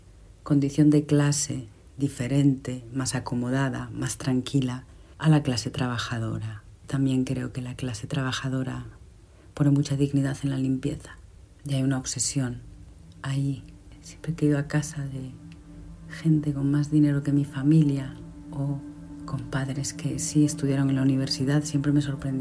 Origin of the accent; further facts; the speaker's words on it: Galicia, Spain; que me movió mucho como gallega, que es la de la boda gallega. Galicia viene de pobre